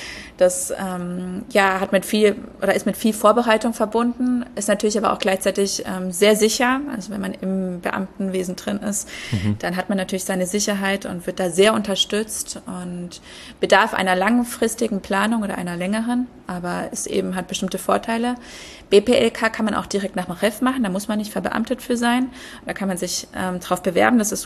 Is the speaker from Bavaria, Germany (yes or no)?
yes; Kempten, Bavaria, Germany; moved away as an adult; also born or lived in Würzburg; ich bin in Kempten im Allgäu groß geworden, bin dann mit 18 nach Würzburg gezogen und habe dort an der Uni in Würzburg studiert